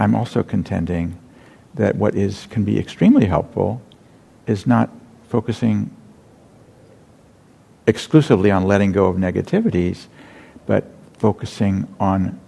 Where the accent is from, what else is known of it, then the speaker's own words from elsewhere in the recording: Burlingame, California, United States; When I drive through my hometown, which is Burlingame